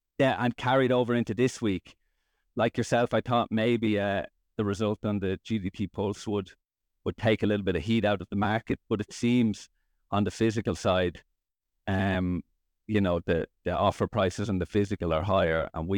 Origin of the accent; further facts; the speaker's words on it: Leinster, Ireland; now in -; I grew up in Ireland, about an hour outside Dublin. I actually come from a farming background of grains. My family run a grain and potato farm in County Meath in Ireland.